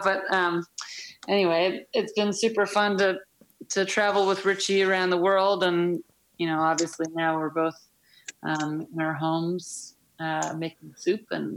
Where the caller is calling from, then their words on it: Trumansburg, New York, United States; I'm calling from Trumansburg, New York.